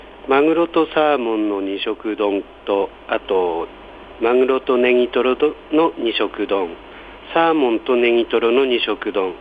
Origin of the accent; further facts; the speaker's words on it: Aizu, Fukushima, Japan; 自分の出身が会津だからです。